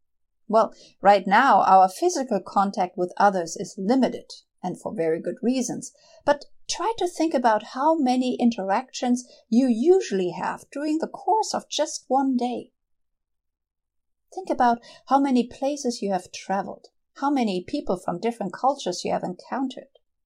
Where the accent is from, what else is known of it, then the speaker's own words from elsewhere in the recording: Germany; Even in my home country of Germany, where it's usually kind of green and moist all year round.